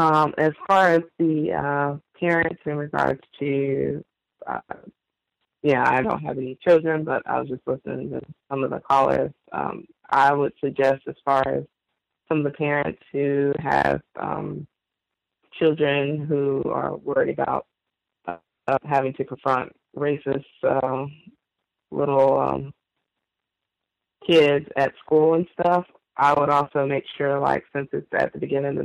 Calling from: New Orleans, Louisiana, United States; Yes, I'm the caller from New Orleans, Louisiana.

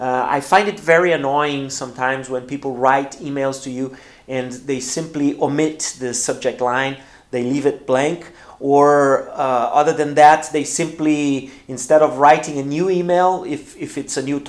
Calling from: Porto Alegre, Rio Grande do Sul, Brazil; English is a second language

